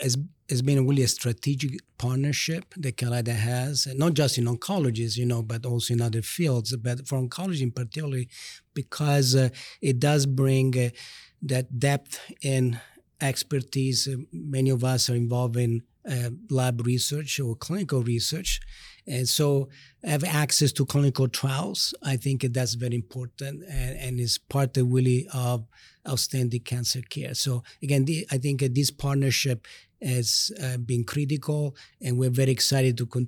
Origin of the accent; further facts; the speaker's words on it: Rome, Lazio, Italy; moved away as an adult; now in United States; As a matter of fact, I grew up in Rome, in Italy, and then I came to the state to do research